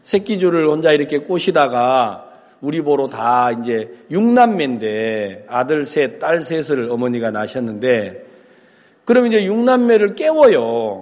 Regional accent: Wando, South Jeolla, South Korea; 제 고향이 전라남도 완도군 소암면 비자리 1169번지. 이제 완도도 섬인데 완도에서 100길로 4시간을 더 가야 돼요. 그래서 아주 아무도 찾아올 리가 없는 그 아주 그런 섬에서 태어났습니다.

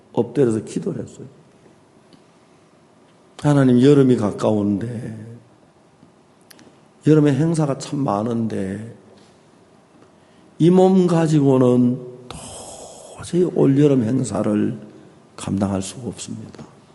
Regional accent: South Korea; 내가 우리 한국 사람 김치 좋아하잖아.

